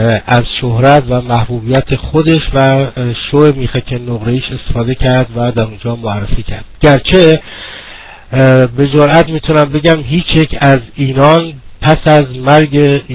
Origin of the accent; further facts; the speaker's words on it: Iran; به عنوان یک ایرانی که به هنر و موسیقی علاقمند هست